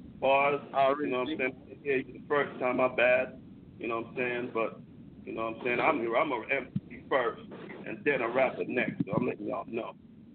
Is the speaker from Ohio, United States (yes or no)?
no; Oakland, California, United States; also born or lived in Brooklyn, New York; I'm straight up from Oakland, California. I was born in Brooklyn, New York, where hip hop started.